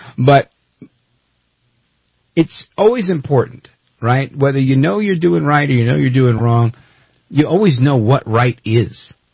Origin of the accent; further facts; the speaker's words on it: Brooklyn, New York, United States; because I grew up in Brooklyn, New York, and in where I lived, I couldn't say I lived in a Jewish neighborhood, because there was a bunch of Arabs in our neighborhood.